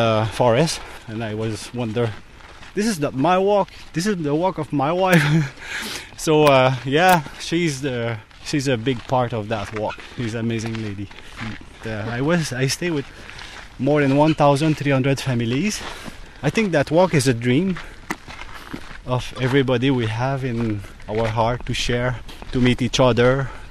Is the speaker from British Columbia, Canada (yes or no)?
no; Montreal, Quebec, Canada; I'm from Montreal, Canada.